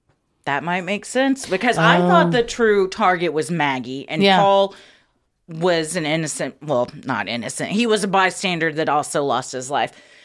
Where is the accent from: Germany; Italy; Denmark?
Denmark; English is a second language; I'm from Denmark, so I'm sorry if my sentence construction is strange.